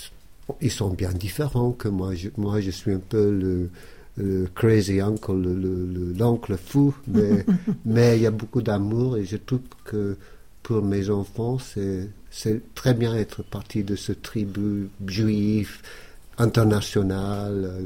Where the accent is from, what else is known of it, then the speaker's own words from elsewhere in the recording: Scotland, United Kingdom; born there; French is a second language; Et ouais, je suis né en Écosse, j'ai toujours ma famille là-bas